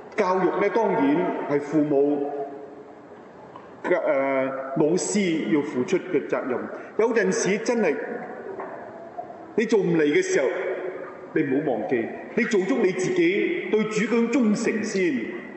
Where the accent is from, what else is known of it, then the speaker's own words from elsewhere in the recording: Hong Kong; 我哋香港人咧，結果喺呢啲咁嘅陷阱裏邊咧